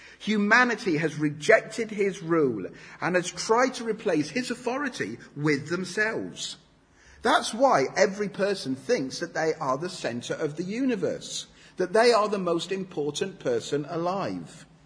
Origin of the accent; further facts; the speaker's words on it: United Kingdom; As British people, we may struggle with this because we love to find middle ground